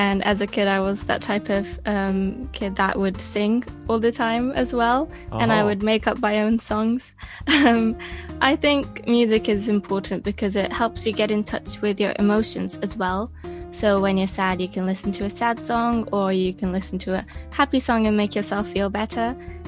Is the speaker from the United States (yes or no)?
no; Japan; English is a second language; Yeah, so I'm half English and half Japanese. So my connection to England is from my dad. I've been brought up in Japan, lived here my whole life.